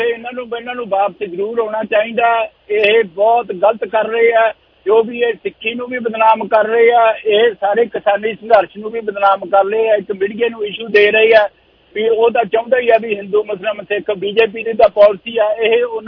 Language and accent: Punjabi; Punjab, India; ਮੈਂ ਦਮਦਮਾ ਸਾਹਿਬ ਮੇਰੇ ਨਾਲ ਬਿਲਕੁਲ ਹੀ ਪੈਂਦਾ, ਉੱਥੇ ਪਿੰਡ ਅਸੀਂ ਨਿੱਕੇ ਨਿੱਕੇ ਹੁੰਦੇ ਸੀਗੇ, ਵਿਸਾਖੀ ਦਾ ਮੇਲਾ ਲੱਗਦਾ ਸੀਗਾ